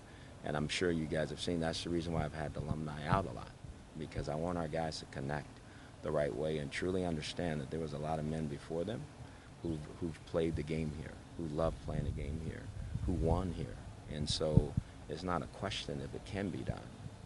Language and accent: English; West Coast, United States; No, I was not, because I'm from the West Coast, so you guys know my allegiance to – there's another team.